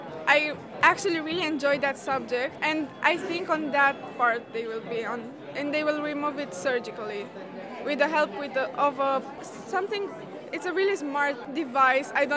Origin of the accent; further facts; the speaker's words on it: Romania